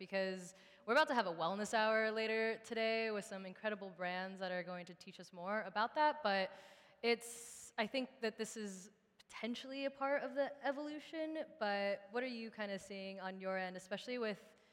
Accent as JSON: {"language": "English", "region": "Texas", "country": "United States", "said": "that was my first time revealing that I'm from Texas."}